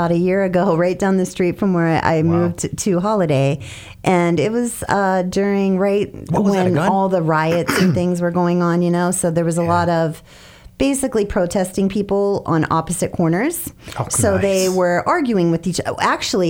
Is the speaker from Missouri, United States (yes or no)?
no; Ohio, United States; Florida, I'm not from Florida. I'm from up north.